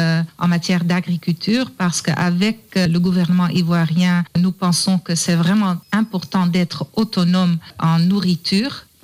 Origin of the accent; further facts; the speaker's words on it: Netherlands; La plupart des fèves de cacao d'ici partent chez nous, aux Pays-Bas.